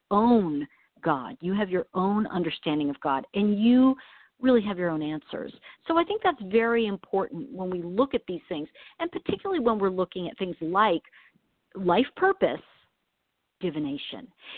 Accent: New York, United States; also born or lived in Los Angeles; I'm from New York, but I lived in L.A. for, I want to say, 25 years.

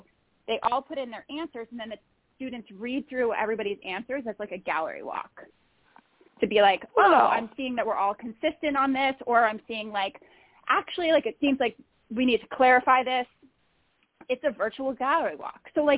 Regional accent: New Jersey, United States; I'm from Jersey, so I named it Amtrak.

